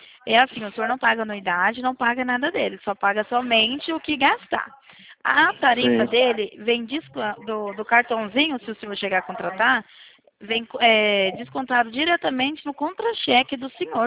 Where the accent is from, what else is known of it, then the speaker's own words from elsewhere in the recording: Paraná, Brazil; Eu sou do Paraná.